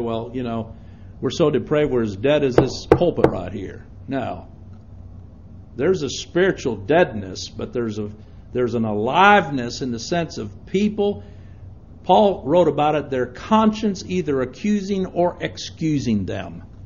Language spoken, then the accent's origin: English; Chad; moved away; I remember growing up in Chad when he was sending his troops down into Chad from Libya.